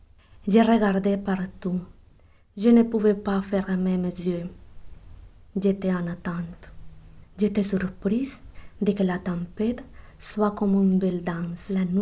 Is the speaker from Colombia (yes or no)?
yes; Colombia; French is a second language; je viens de la Colombie. Ma première tempête comme immigrante.